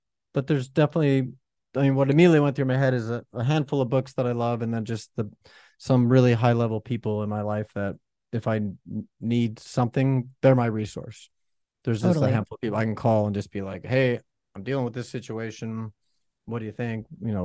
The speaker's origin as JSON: {"language": "English", "town": "Fort Lauderdale", "region": "Florida", "country": "United States", "tie": "born or raised there", "said": "In 2005, end of 2005, I was living in Key West, Florida. I grew up in Fort Lauderdale, Florida."}